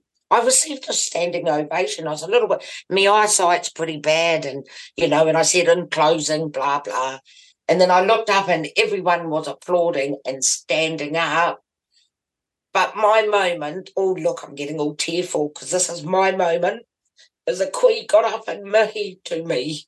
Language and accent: English; Pangaroo, New Zealand; because I'm from Pangaroo.